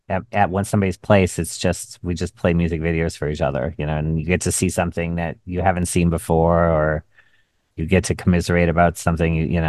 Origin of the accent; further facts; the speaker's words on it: Cleveland, Ohio, United States; Well, I'm from Cleveland originally.